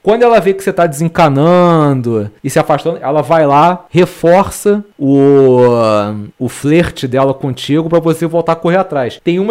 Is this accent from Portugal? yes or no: yes; Portugal; Na verdade, eu sou português, sou descendente de moro.